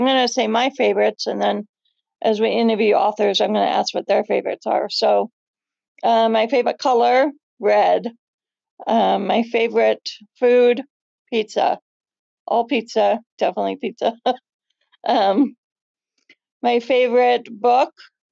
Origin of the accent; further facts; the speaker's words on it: Minnesota, United States; I grew up in Minnesota. On a summer, we would go to our cabin up north. So this is my kind of ode to my time in Minnesota. I now live in Oregon